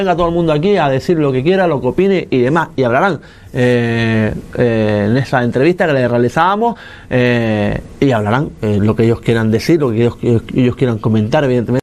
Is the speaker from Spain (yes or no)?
yes; Canary Islands, Spain; Yo soy de aquí, yo soy de España. Una cosa que yo soy español, o sea, canario, español, yo soy, primeramente soy español, porque evidentemente nací en España. Soy canario porque nací en Gran Canaria, pero yo me considero ciudadano del mundo